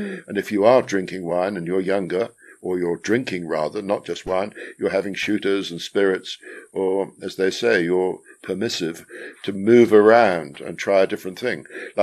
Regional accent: England, United Kingdom; growing up in England after the Second World War, which is tough.

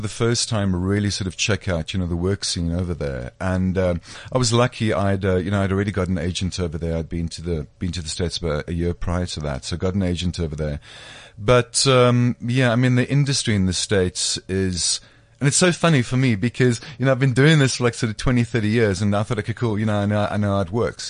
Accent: Cape Town, Western Cape, South Africa; also born or lived in Johannesburg; Cape Town, boy, yeah. Spent 4 years up in Joburg

